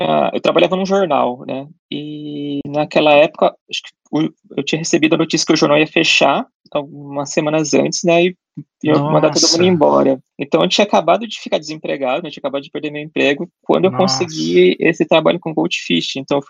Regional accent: São Paulo, Brazil; moved away as an adult; now in Rio de Janeiro, Brazil; Então, eu sou do Rio de Janeiro, eu moro no Rio de Janeiro atualmente, só que eu sou de São Paulo.

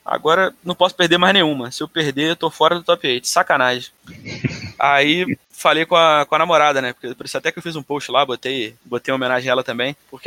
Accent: Niterói, Rio de Janeiro, Brazil; Alguns outros amigos aqui da minha cidade, sou de Niterói.

